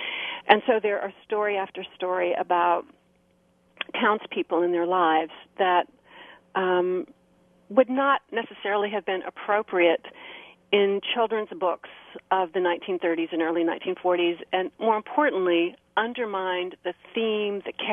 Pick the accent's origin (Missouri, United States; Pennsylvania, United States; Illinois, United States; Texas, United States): Missouri, United States; I grew up in the Missouri Ozarks, about 40 miles from Rocky Ridge Farm